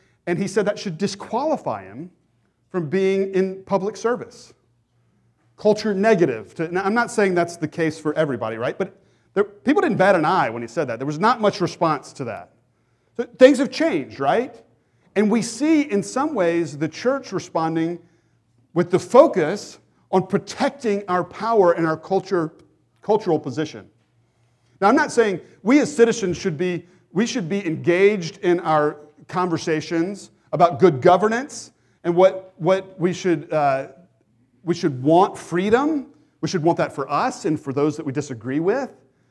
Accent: the South, United States; And I grew up in the South as well.

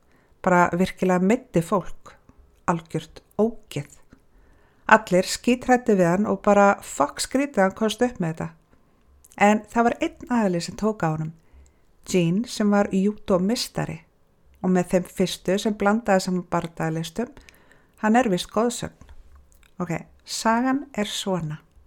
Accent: Hornafjörður, Eastern Region, Iceland; ég fætt og upp alinn á Hornafirði

